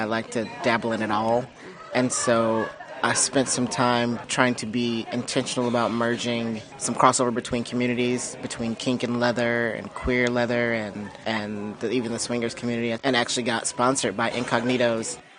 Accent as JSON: {"language": "English", "town": "Atlanta", "region": "Georgia", "country": "United States", "tie": "born or raised there", "said": "I'm from Atlanta because I was born and reared here, and I stay so close to it. I live in Decatur, so right outside of Atlanta."}